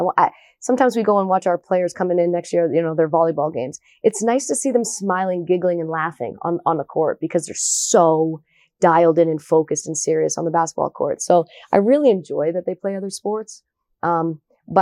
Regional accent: Westwood, Massachusetts, United States; And I grew up in Westwood and it's legendary, you know, Kathy Delaney Smith land and 60 years of not losing a Tri-Valley league. So basketball was the end all be all in Westwood.

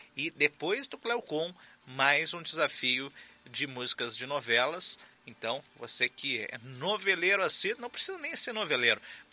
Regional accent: Pelotas, Rio Grande do Sul, Brazil; Como bom pelotense, gosto de pêssego. Imagina, a nossa cidade aqui, maior produtora de pêssego do país

